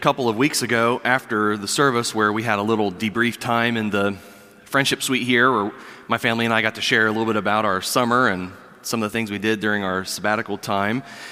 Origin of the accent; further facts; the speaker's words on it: Columbus, Ohio, United States; also born or lived in Loudoun County, Virginia; I was born in Columbus, Ohio, and we call Ohio home, but many of you don't know that from about age 2 to about age 9, my family lived in Northern Virginia up there in Loudoun County